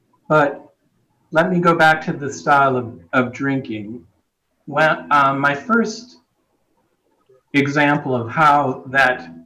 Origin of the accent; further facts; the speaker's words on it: Wisconsin, United States; I'm from Wisconsin. You may hear that in my voice.